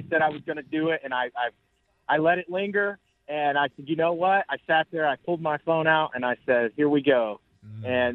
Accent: Tennessee, United States; I mean, I'm from Tennessee, you know. It was a rare occasion.

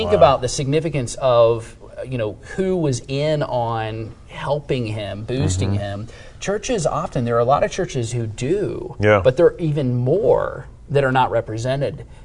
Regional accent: Kentucky, United States; So when I came from Kentucky, I actually worked for Governor Matt Bevin.

